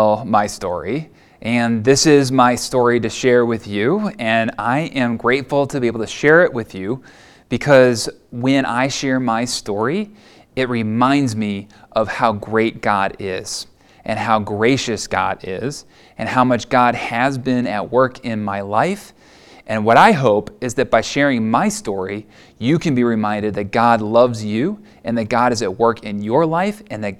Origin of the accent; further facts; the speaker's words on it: Wilmette, Illinois, United States; also born or lived in Prospect Heights / Elmhurst; I was born in Evanston Hospital right here in Chicagoland, and I grew up in the suburbs of Chicago in a wonderful family.